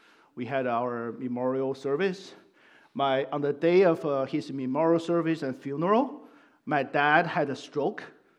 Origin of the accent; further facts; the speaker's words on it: China; You know, growing up in China, and I know how to eat the chicken head.